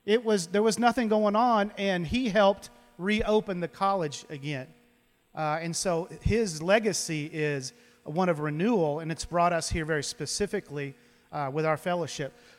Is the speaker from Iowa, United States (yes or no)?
yes; Des Moines, Iowa, United States; but I'm from Des Moines, Iowa.